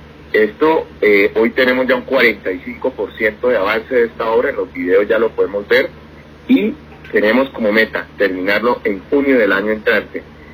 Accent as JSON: {"language": "Spanish", "region": "Santander", "country": "Colombia", "said": "Entonces, somos santandereanos también vigilando aquí la ejecución de la obra."}